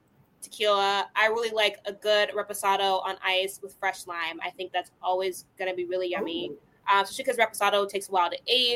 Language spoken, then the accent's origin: English; Chicago, Illinois, United States; I mean, growing up in Chicago, it's a very heavily Mexican city and population.